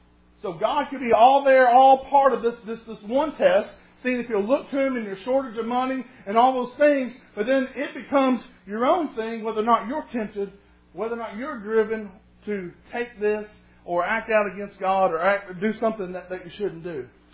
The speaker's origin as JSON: {"language": "English", "town": "Moorhead", "region": "Kentucky", "country": "United States", "tie": "born or raised there", "said": "I can remember growing up in Moorhead, and I can remember walking some of these mountain creeks"}